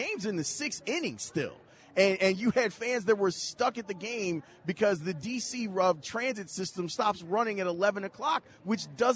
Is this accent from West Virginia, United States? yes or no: no; Birmingham, Alabama, United States; Okay, so growing up in Birmingham, I was down at Legends Field this past summer